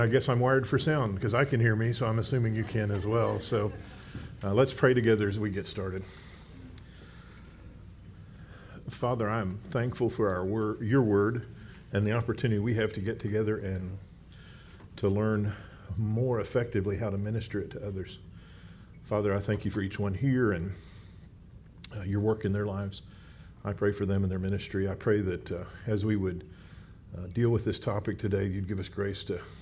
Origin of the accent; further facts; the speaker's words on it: Texas, United States; now in Memphis, United States; I moved up from Texas 2 years ago. I'm still a Texan, always will be. But glad to be here in Memphis.